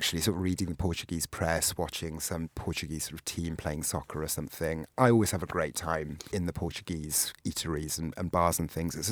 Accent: Wales, United Kingdom; I'm a Welshman

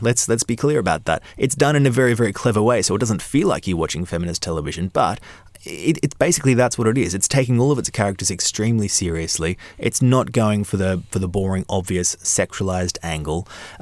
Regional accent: Australia; Now, it's difficult for me to comment on that because, of course, I am Australian. I can't pick up on his accent.

